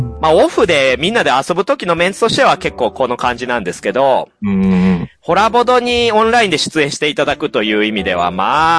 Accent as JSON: {"language": "Japanese", "region": "Kansai", "country": "Japan", "said": "私たちは関西人で"}